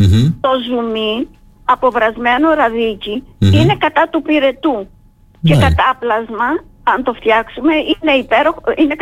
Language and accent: Greek; Krousonas, Crete, Greece; πως έμαθα εγώ στο χωριό μου, στον Κρουσόνα, τα βότανα.